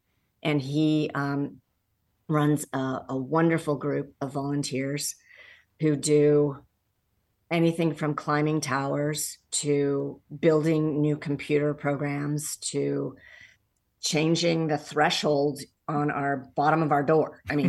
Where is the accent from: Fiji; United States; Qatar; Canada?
Canada; it was my first American job. I'm Canadian.